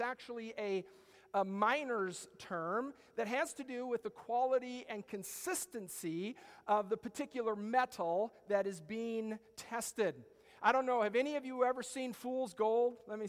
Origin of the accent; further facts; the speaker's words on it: Washington, United States; I grew up out in Washington State, and in the mountains of the Cascades, we used to do a lot of hiking and camping in the high mountains